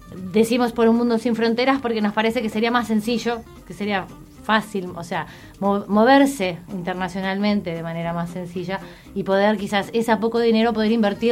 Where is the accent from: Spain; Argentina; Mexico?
Mexico; moved away; Yo soy mexicana, pero vivo hace 30 años acá.